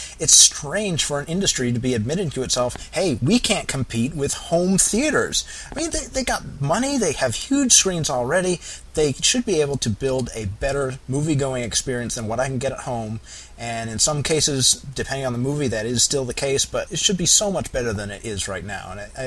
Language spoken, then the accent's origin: English; East Coast, United States; I'm from the East Coast and Stephen's from the West Coast, so as the show progresses, you may find that reflected in our attitude sometimes, or maybe not.